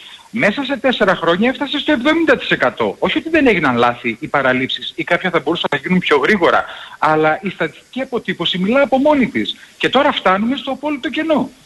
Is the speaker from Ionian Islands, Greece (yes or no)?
no; Thessaloniki, Central Macedonia, Greece; έχω υποχρέωση και ως Θεσσαλονικιός και ως Μακεδόνας και ως άνθρωπος που αγαπάει την προοπτική της ειρήνης